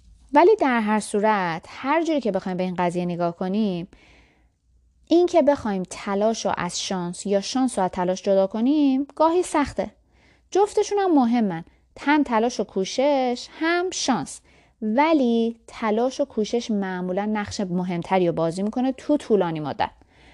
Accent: Iran; born there; من که تو ایران دنیا اومدم

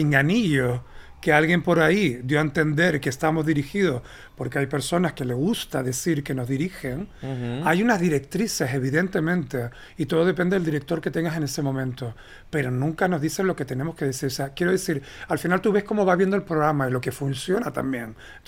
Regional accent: Canary Islands, Spain; Y yo como español canario termino trabajando

